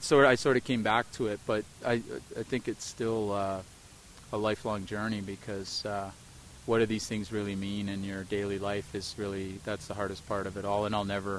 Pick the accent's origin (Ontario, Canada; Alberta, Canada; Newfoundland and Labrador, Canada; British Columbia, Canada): Ontario, Canada; St. Catharines; We had one Catholic high school in the town. I grew up in St. Catharines, Ontario, and I was an altar boy, the whole thing.